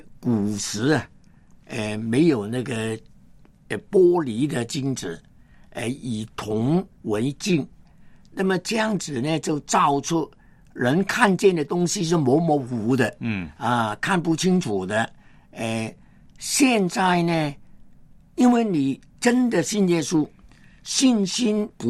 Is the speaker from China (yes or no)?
yes; China; 我发现我其实是中国人